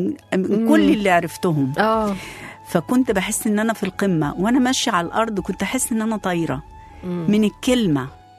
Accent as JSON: {"language": "Arabic", "country": "Egypt", "said": "انا على فكرة مش فلاحة انا مصرية"}